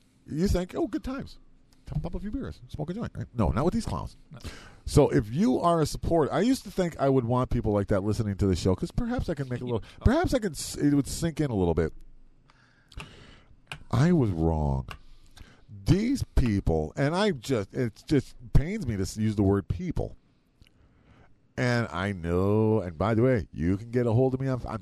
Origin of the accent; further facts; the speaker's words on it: California, United States; also born or lived in Massachusetts; No, I'm straight, but I'm still a Californian.